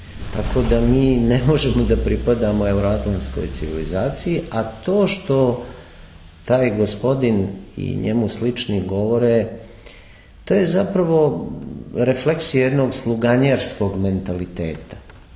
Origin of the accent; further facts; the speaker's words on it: Montenegro; pošto smo generacija i odrasli smo u Crnoj Gori